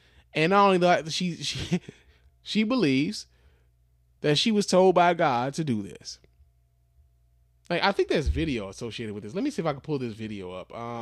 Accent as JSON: {"language": "English", "town": "Chicago", "region": "Illinois", "country": "United States", "said": "Of course, you guys know I'm from Chicago. Chicago is home for me."}